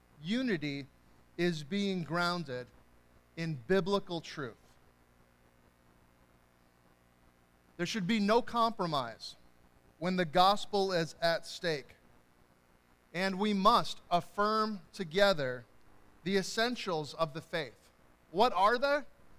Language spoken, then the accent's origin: English; Midwest, United States; We're from the Midwest. We might want to be nice.